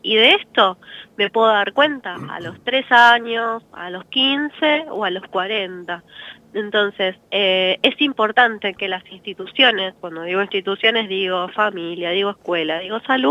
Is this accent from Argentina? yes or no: yes; Rosario, Santa Fe, Argentina; yo soy rosarina